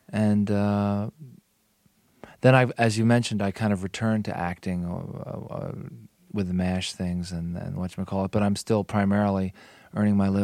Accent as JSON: {"language": "English", "region": "New York", "country": "United States", "said": "I came from the from Westchester County, New York, which is a very affluent suburb of New York City."}